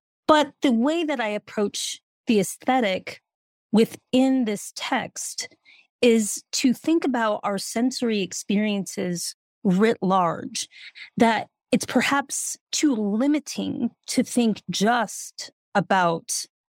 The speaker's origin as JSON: {"language": "English", "town": "Denver", "region": "Colorado", "country": "United States", "said": "although I'm from Denver, so you can guess my allegiances."}